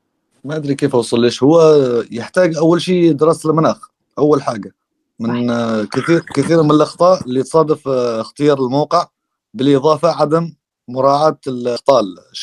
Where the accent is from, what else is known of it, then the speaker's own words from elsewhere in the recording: Dhofar, Oman; هاي مثلا عندنا في محافظه ظفار طبعا كلها جبالا